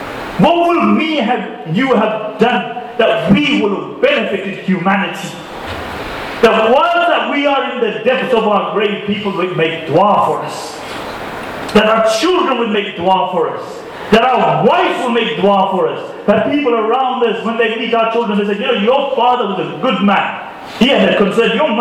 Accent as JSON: {"language": "English", "country": "Pakistan", "said": "We Pakistanis don't like to do small things."}